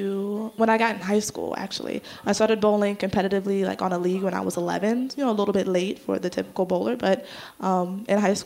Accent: Delaware, United States; Granted, I am from Delaware, yes

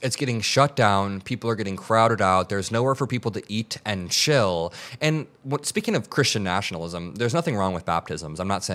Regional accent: Indiana, United States; There are so many doctors, dentists, heart surgeons, just where I grew up in Northwest Indiana that are immigrants.

